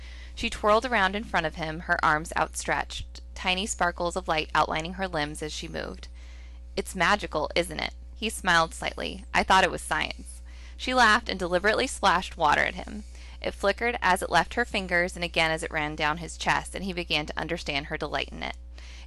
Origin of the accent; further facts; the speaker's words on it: Arizona, United States; growing up in Arizona, there it's very hot in the summers